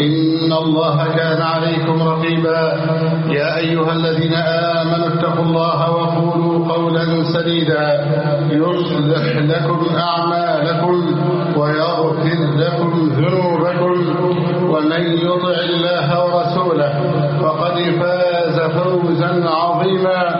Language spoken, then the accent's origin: Arabic; Egypt